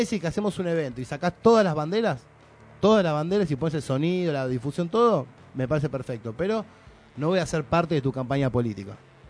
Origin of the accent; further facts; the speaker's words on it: Argentina; Porque de última somos argentinos, vivimos acá.